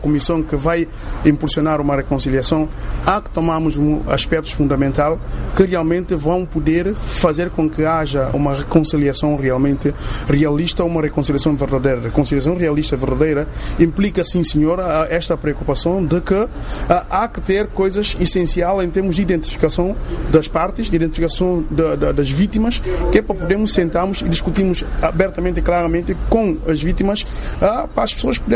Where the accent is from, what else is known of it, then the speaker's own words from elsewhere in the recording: Guinea-Bissau; Só espero, enquanto guineense, que haja uma condução mais transparente